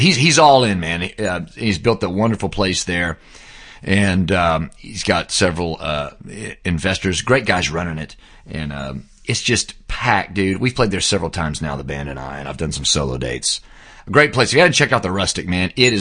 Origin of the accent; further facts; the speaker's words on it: Dallas, Texas, United States; I grew up in Dallas, so I can say this